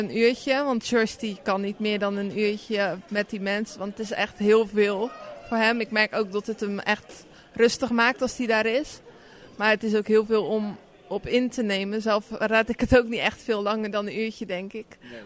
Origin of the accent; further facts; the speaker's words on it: Rotterdam, South Holland, Netherlands; Ja, zelf kom ik dan uit Rotterdam, dus zelf niet.